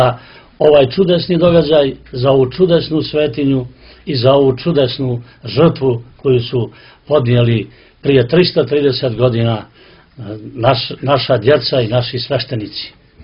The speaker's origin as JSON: {"language": "Serbian", "region": "Podgorica", "country": "Montenegro", "tie": "born or raised there", "said": "ja kao dijete u Podgorici se sjećam priča o tome, pa i od pokojne majke koja je ovdje rođena"}